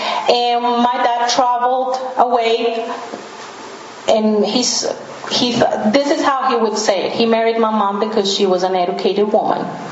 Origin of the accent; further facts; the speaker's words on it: Colombia; now in United States; So I'm from Colombia, South America. I've been here in the United States for about 7 years.